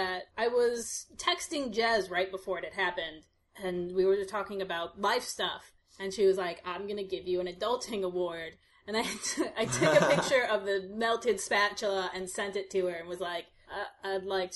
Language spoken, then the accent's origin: English; United States; Because I'm American.